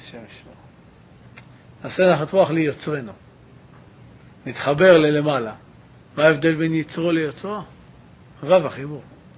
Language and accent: Hebrew; Jerusalem, Jerusalem District, Israel; כמו שבקיץ פעמיים, אנחנו ירושלמים.